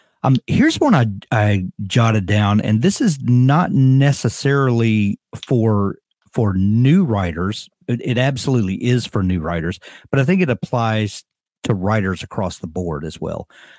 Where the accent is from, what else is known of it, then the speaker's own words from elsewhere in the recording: the South, United States; Doug's from Canada and I'm from the South.